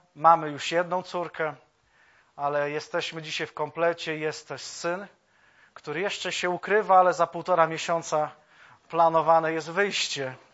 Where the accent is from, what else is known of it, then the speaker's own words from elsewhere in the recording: Olsztyn, Warmian-Masurian Voivodeship, Poland; przez pierwszych, przynajmniej, jeżeli dobrze pamiętam, 7 lat swojego życia po przeciwnej stronie tej ulicy wychowywałem się w zborze w Olsztynie.